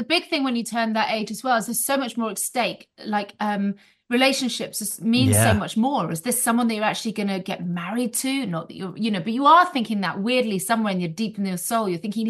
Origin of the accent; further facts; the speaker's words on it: Guernsey; I grew up in Guernsey and I had, you know, a difficult childhood